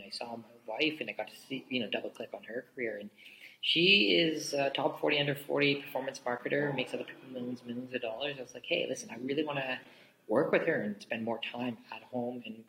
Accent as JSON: {"language": "English", "town": "Saskatoon", "region": "Saskatchewan", "country": "Canada", "tie": "born or raised there", "said": "I'm proudly born in Saskatoon, Saskatchewan. So I'm a prairie boy by heart and by nature. It's where I started my first company."}